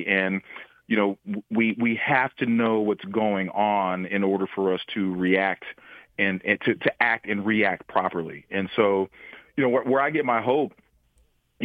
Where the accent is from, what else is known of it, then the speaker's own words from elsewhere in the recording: College Station, Texas, United States; also born or lived in Bryan; I grew up in Bryan College Station, as I mentioned, but we used to get Houston stations